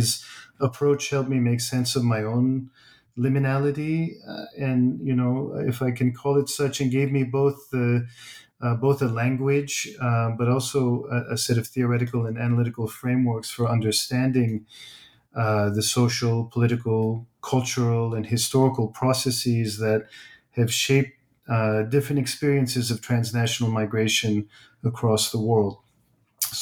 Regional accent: United States; also born or lived in Turkey; My parents moved here. I was born in the States, but my whole life was back and forth.

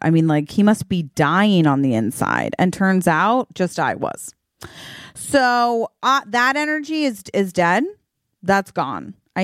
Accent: Virginia, United States; accent: Virginia; I think that's my Virginia accent.

